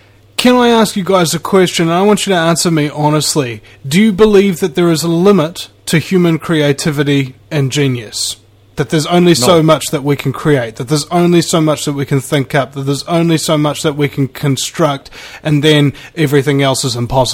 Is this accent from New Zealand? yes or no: yes; New Zealand; I'm from New Zealand